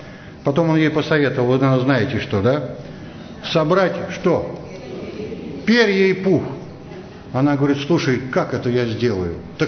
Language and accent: Russian; Moscow, Russia; бывает, когда где-то на периферии, то люди другие, чем мы с вами, москвичи.